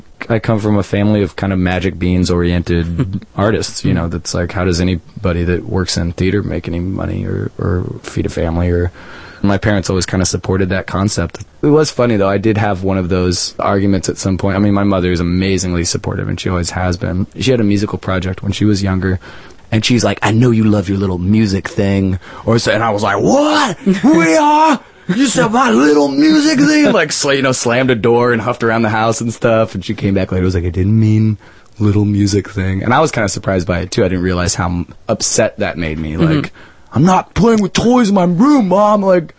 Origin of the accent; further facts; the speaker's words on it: Austin, Texas, United States; Yeah, I grew up in Austin, Texas.